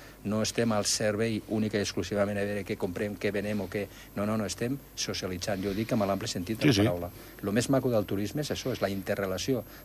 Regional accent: Andorra; jo personalment sota aquell barri de fa 60 anys, vull dir que és el meu barri, vull dir que les hem vist de totes, no? Però és que ara mateix, el que s'està fent a Andorra

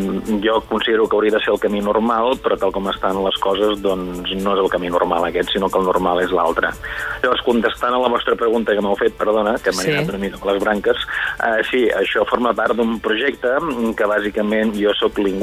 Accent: Barcelona, Catalonia, Spain; jo sóc de Barcelona, sóc un català que he fet aquest documental

